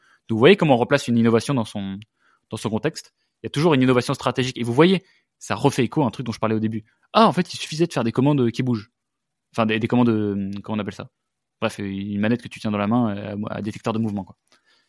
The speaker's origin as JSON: {"language": "French", "country": "France", "accent": "French", "said": "je parle avec mon accent français qui prononce de l'anglais"}